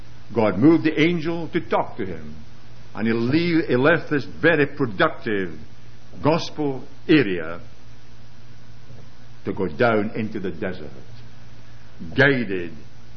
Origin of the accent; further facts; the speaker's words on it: Edinburgh, Scotland, United Kingdom; and I came from Edinburgh